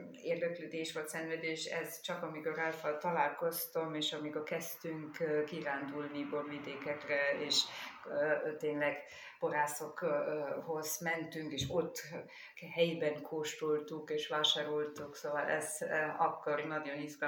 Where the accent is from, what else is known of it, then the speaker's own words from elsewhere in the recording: Remstal, Baden-Württemberg, Germany; ahol felnőttem, és ilyen Remstalban nőttem, ez ma már híres borvidék, akkor még nem volt annyira